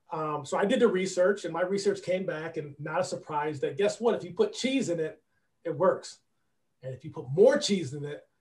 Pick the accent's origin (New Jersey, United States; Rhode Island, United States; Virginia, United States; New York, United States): New York, United States; Rochester; When I head back, growing up in Rochester, New York, there was three companies. They were huge.